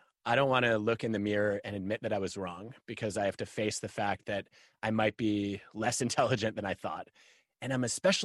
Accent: Michigan, United States; I grew up in Michigan, and I had a dream.

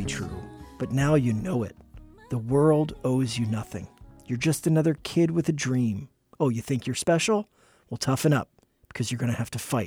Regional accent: Philadelphia, Pennsylvania, United States; Just out of college and on a mission to live a life different from what I'd known growing up in Row House, Philadelphia.

